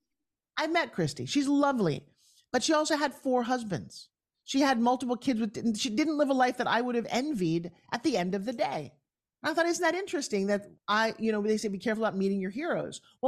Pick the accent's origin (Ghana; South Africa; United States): United States; St. Petersburg, Florida; I met one of the oldest burlesque strippers in my hometown here in St. Petersburg